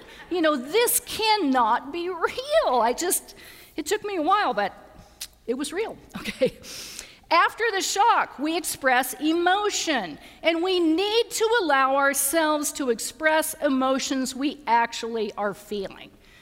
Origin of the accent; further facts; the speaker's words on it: Missouri, United States; I'm from Missouri, and it's hard to say ill. It's eel.